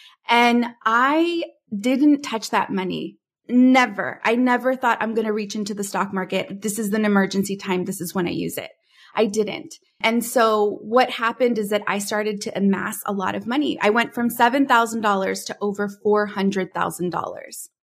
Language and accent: English; California, United States; I'm originally from California, moved back out there to like pursue something bigger than 30 seconds on local TV.